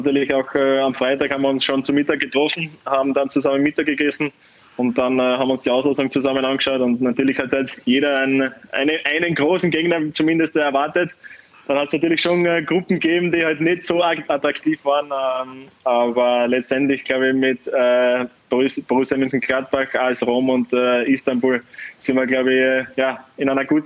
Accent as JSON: {"language": "German", "country": "Austria", "said": "also als Österreicher ist es immer das Ziel, dass man in der A-Nationalmannschaft spielen darf"}